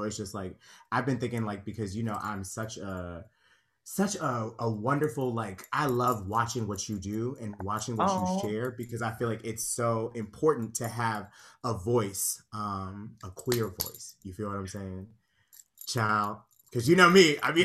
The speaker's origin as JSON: {"language": "English", "town": "Conyers", "region": "Georgia", "country": "United States", "tie": "born or raised there", "said": "I'm a Conyers girl. I was raised in Conyers, Georgia."}